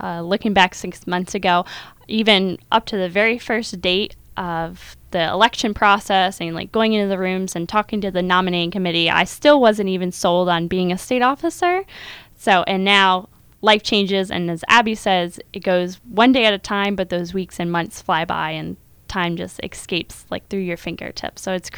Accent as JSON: {"language": "English", "country": "United States", "said": "So I'm originally from Bradford County, and each year the four FFA chapters in my county get together"}